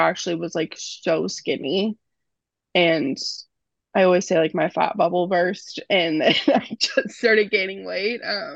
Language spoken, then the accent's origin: English; Texas, United States; I'm from Texas. I'm not from like Utah or anything like that.